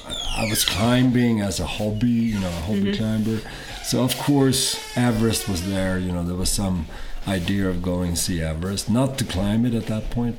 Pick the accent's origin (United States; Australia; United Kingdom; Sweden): Sweden; born there; English is a second language; I was born in Sweden, in Scandinavia, quite a long time ago. And I traveled to Nepal first time back in 1983.